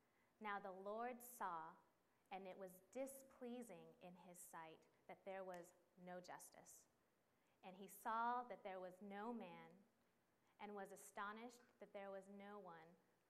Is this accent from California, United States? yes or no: yes; San Diego, California, United States; For those of you who know San Diego, I'm from San Diego, Jack Murphy Stadium.